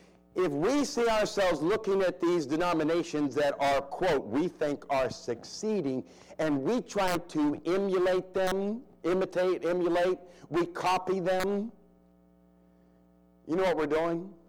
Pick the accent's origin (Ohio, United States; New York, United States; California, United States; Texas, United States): Ohio, United States; now in Delaware, United States; I'm from Central Ohio, living in Delaware